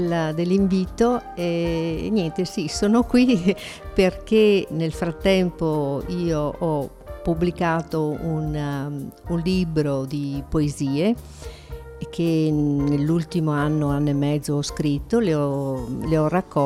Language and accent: Italian; Salerno, Campania, Italy; now in Rovigo, Italy; io vivo a Rovigo ma sono di Salerno, quindi gran parte dei miei, cioè i miei parenti, delle mie amiche e mie colleghe di università sono tutte giù a Salerno